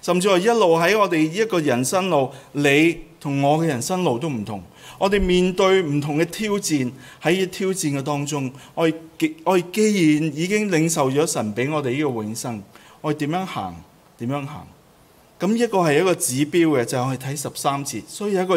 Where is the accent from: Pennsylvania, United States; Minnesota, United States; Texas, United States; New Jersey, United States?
New Jersey, United States; 感恩我在这里长大，在这里洗礼